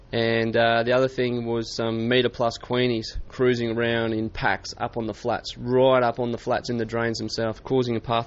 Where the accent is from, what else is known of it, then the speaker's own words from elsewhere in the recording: Darwin, Northern Territory, Australia; from Darwin.